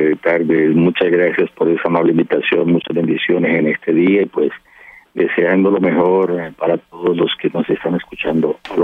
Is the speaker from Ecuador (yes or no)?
no; Colombia; moved away; Yo estoy en el exilio hace más de 20 años en Colombia. Salí de Colombia también por la guerrilla, por la violencia, por todas las situaciones que vive nuestro país.